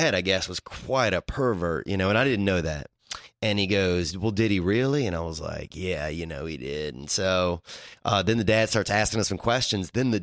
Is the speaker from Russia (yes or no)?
no; Louisiana, United States; So my story, like I grew up in Louisiana, so it was a little bit kind of, you know, like sometimes you would get involved in some kind of strange stuff